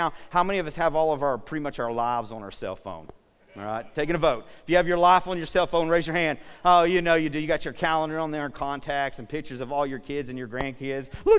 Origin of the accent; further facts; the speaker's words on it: Comanche, United States; And I was like, hey, what's up, dude? We're from Comanche and we love Jesus.